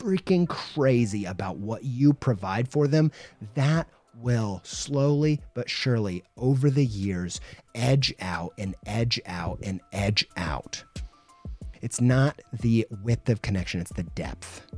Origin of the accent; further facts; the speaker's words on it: Indiana, United States; I grew up in Indiana, so I grew up in church